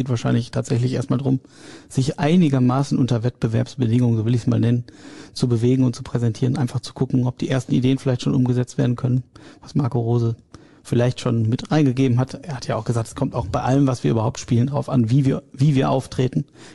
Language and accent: German; Ahlen, North Rhine-Westphalia, Germany; Ich bin gebürtiger Ahlener